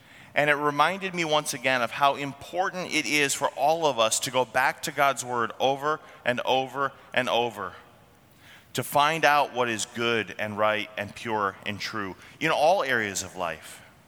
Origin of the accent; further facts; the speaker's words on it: New England, United States; I grew up in New England. It's liberal there. It was liberal when I grew up there. It's still liberal there now.